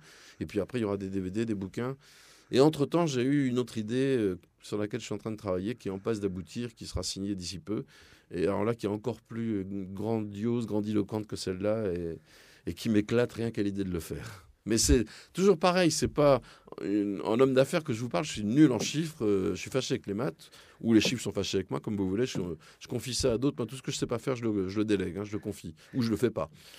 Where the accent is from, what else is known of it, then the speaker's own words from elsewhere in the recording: Toulouse, Occitanie, France; Puis en plus, je suis Toulousain, donc je voyais le Concorde décoller sous mes fenêtres tous les jours.